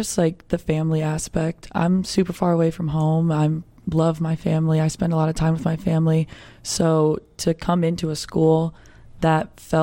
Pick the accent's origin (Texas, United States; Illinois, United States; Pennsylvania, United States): Illinois, United States; I'm originally from Illinois, so my journey down south was pretty interesting.